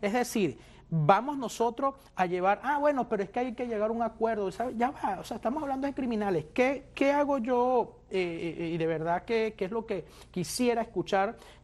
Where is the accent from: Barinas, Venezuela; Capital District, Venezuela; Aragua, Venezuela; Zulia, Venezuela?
Barinas, Venezuela; cuando en Venezuela, cuando yo que soy de Barinas, de un pueblo